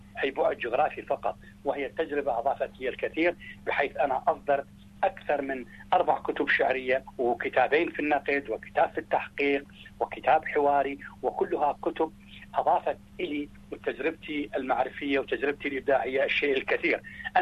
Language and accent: Arabic; Basra, Basra Governorate, Iraq; البصرة مدينتي الحبيبة التي بها انتصبت قامتي، التي بها تلمست حرفي الأول، بصرة هي مرتع طفولتي